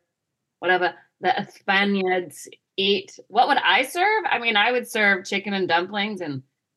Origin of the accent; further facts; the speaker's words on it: Georgia, United States; Like, my mom's Italian, but we grew up in Georgia